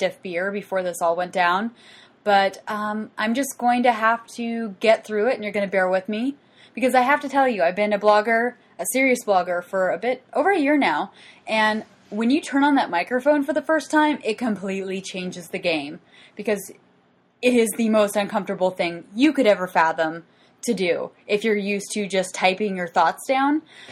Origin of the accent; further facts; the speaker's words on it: West Coast, United States; now in Chicago, United States; Now, I'm not from Chicago originally. That's where I live now. I actually am from the West Coast